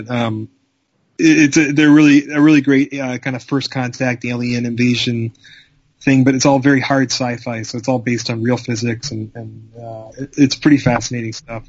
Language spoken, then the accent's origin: English; Canada; I guess my passions really, honestly, are hockey, because I'm Canadian, so of course I have to love hockey.